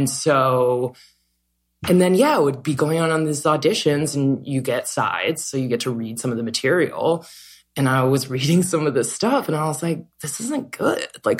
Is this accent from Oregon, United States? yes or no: no; Ohio, United States; I went to public school. I grew up in Ohio.